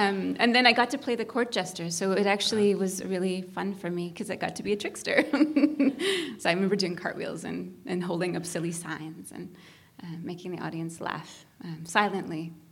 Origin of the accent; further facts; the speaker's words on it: Saskatchewan, Canada; I grew up actually in Saskatchewan, and the town that I grew up in as a rather small child, we didn't have a lot of theater. It was really more of a sports town.